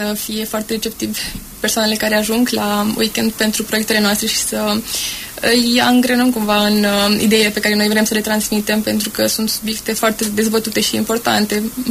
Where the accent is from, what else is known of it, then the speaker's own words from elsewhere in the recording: Vaslui, Vaslui County, Romania; Sunt din Moldova, din Vaslui.